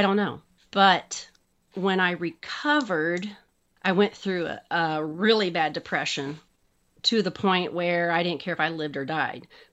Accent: Kansas City, Missouri, United States; mm-hmm. and I'm from the Kansas City area. I was born and raised here.

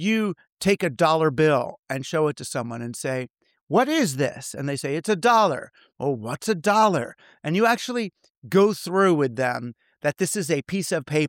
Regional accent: New York, United States; I mean, I was raised in New York. I thought all cities had grid patterns

